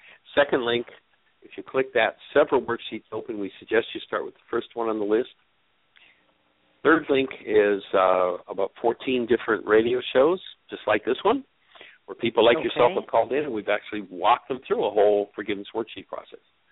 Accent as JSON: {"language": "English", "town": "Hamilton", "region": "Ontario", "country": "Canada", "tie": "born or raised there", "moved": "yes", "said": "it's always good to talk to a fellow Canadian. I was born and raised in Hamilton, so."}